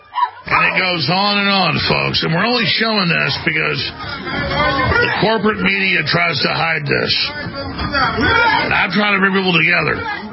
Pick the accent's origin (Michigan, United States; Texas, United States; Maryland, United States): Texas, United States; Dallas; I already had a round of this growing up in Dallas.